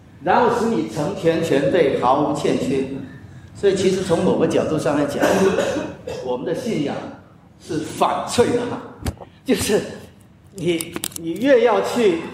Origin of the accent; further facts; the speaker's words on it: Foshan, Guangdong, China; 那你知道我的家乡佛山那是广东南拳之乡